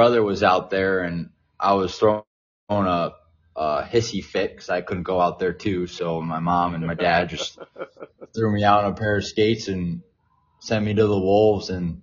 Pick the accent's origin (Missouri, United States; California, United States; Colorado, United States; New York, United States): Colorado, United States; Colorado Springs; I mean, I grew up in Colorado Springs. This is my third year here.